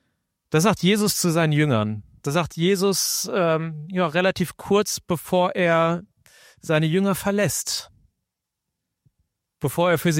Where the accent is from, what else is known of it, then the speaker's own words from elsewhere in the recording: Germany; Ist es der Ort meiner Herkunft, wo ich aufgewachsen bin? Also nicht das Rheinland, aber gar nicht so weit weg davon.